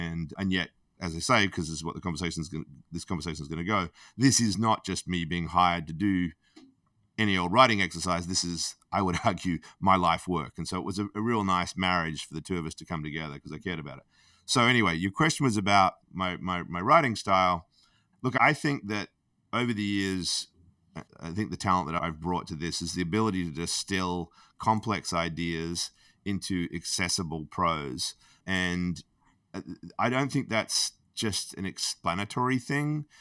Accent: Australia; that's 25 cents Australian, as you can gather. I'm an Aussie.

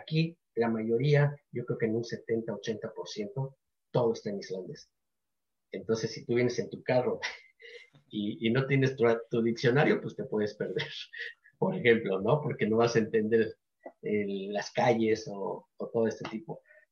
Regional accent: Mexico; sino pensando como mexicano

